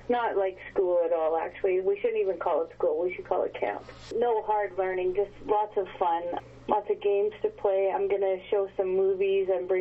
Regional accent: Maine, United States; now in Alberta, Canada; it sounds like the community that I grew up in Maine.

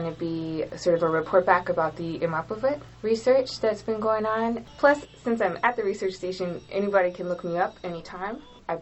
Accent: California, United States; I'm from California

